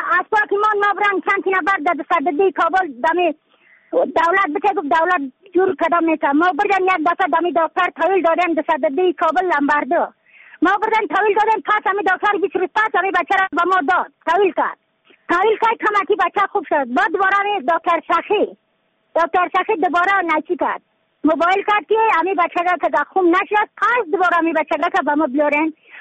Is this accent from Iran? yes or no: no; Badakhshan, Afghanistan; از بدخشان هستم، مرکز بدخشان، ولسوالی اتل پایان، قیره اینگ.